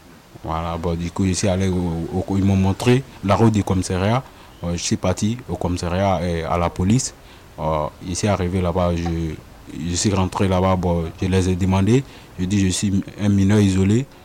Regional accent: Côte d’Ivoire; now in Toulouse, France; Je viens de la Côte d'Ivoire. Du coup, ça fait un mois, 2 semaines que je suis à Toulouse ici.

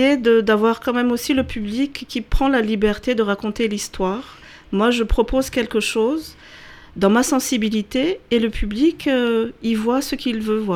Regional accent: Toulouse, Occitanie, France; Moi, je suis toulousaine.

